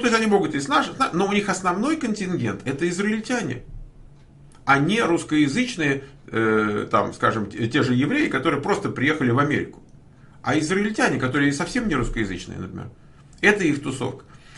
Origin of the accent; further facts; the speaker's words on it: Moscow, Russia; Я не одессит, ну какой я одессит, я москвич.